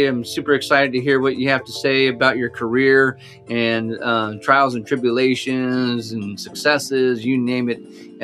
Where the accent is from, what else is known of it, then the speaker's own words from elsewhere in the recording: Oregon, United States; I was, you know, basically born and raised in Eastern Oregon.